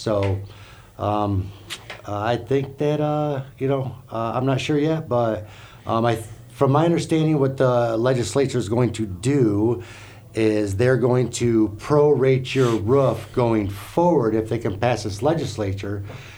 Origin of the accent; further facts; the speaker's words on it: Michigan, United States; I'm from Michigan. We have a little bit different claims in the area